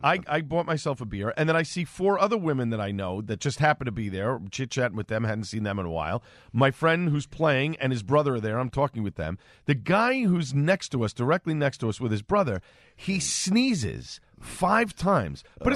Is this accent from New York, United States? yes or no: yes; Staten Island, New York, United States; So I'm allowed to stay in the bar because I grew up in Staten Island.